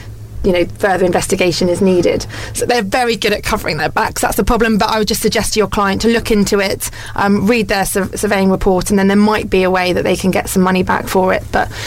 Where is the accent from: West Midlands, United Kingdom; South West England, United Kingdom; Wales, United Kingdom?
South West England, United Kingdom; I'm a bit biased here because I'm from Somerset